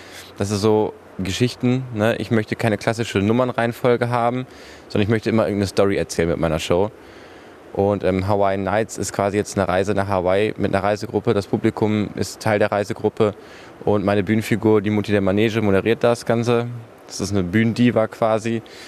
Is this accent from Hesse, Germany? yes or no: no; Essen, North Rhine-Westphalia, Germany; born there; Ich bin in Essen geboren. Ich werde wahrscheinlich auch in Essen sterben, wenn alles gut läuft.